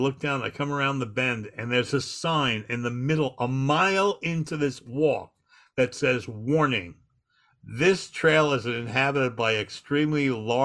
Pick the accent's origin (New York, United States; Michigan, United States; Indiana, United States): New York, United States; I'm from Long Island and we have woods, but I've never seen real woods before